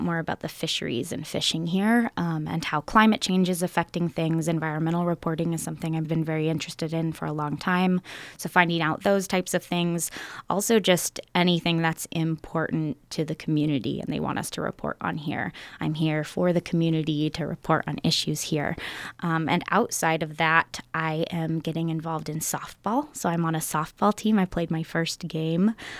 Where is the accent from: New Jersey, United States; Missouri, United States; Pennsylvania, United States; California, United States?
California, United States; now in Alaska, United States; I'm a reporter from Northern California. I'm from a town of about 700 people, but I've been living kind of all over the country and Latin America for the last 10 years. And now I just moved to Alaska.